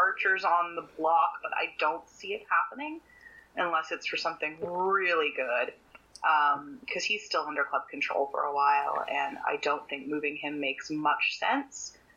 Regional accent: Canada; I, as a Canadian, heartily approve.

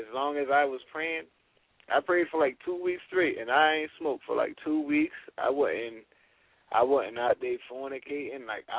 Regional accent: Walterboro, South Carolina, United States; also born or lived in Charleston; I'm originally from Walterboro, South Carolina, man. Originally right from Walterboro. Spent a lot of time in Charleston. But right from Walterboro, man.

